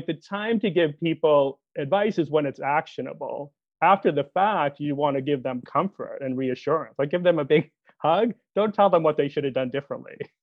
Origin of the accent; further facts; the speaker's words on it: New England, United States; I grew up in New England, right, on a beach.